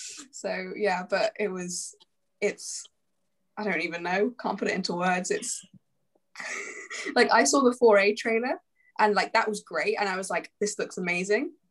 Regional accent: England, United Kingdom; I'm from England, if you can't tell. I'm 17

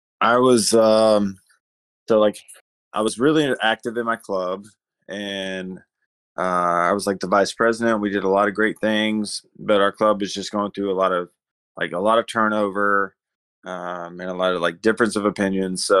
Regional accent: Louisiana, United States; I'm from Louisiana, so there was a tour back then

